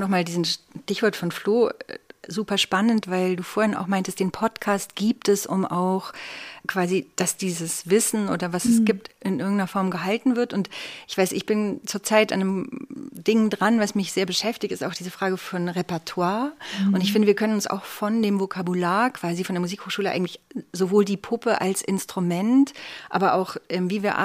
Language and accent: German; Erlangen, Bavaria, Germany; Bei mir ist es eigentlich einfach, weil ich komme aus Erlangen. Ich bin gebürtige Erlangerin